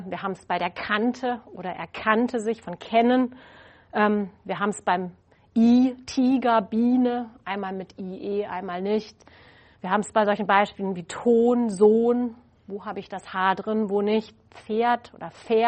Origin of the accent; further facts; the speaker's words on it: Freiburg, Baden-Württemberg, Germany; ich komme ja eigentlich aus Freiburg